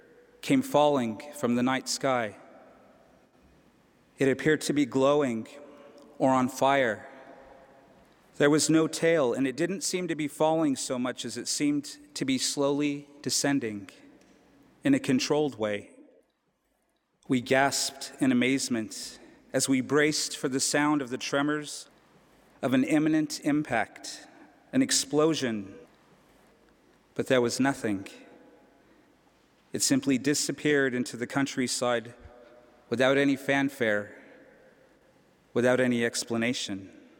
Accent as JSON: {"language": "English", "region": "Colorado", "country": "United States", "tie": "born or raised there", "said": "One beautiful summer night back in my home state of Colorado in 1998, my family and some friends and I were enjoying a movie outdoors at our small town's local drive-in."}